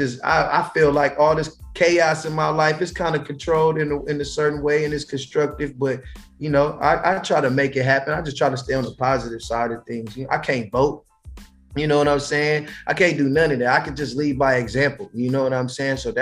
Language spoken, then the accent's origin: English; California, United States; Listen, I am in Houston, Texas right now. I'm from California.